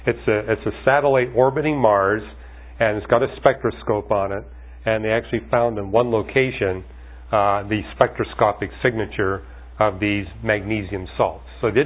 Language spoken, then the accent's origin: English; Canada; I'm from Canada